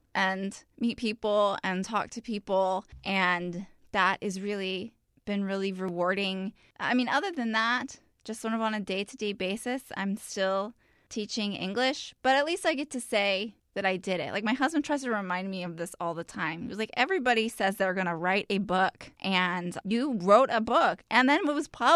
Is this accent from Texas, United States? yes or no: yes; Dallas, Texas, United States; Someone asked me recently, like, where did you grow up and did that influence your writing? And I was like, Dallas?